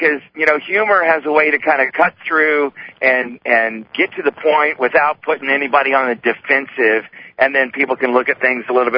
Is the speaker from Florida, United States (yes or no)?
yes; Florida, United States; now in California, United States; And I grew up in Florida, so my whole big thing was, well, when I get to California, I at least want to go to the Comedy Store.